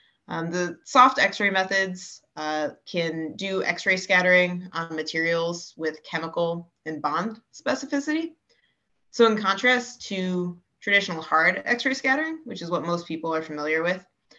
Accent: Midland, Michigan, United States; My pronouns are she, her, hers. I'm originally from Midland, Michigan.

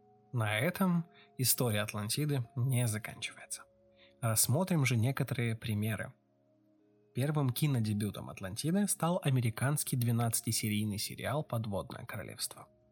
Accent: Ukraine; Я из Украины. У нас очень тяжелое время, очень часто отсутствует свет.

